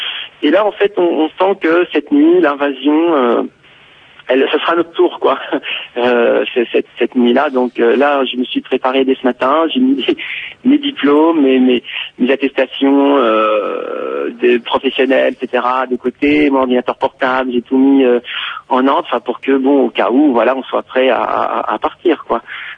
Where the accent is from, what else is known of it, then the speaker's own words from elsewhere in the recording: Gaza, Gaza Strip, Palestine; now in France; pour rentrer chez moi à Gaza, parce que j'ai ma famille, mes enfants, ma femme, mes enfants étaient restés à Gaza.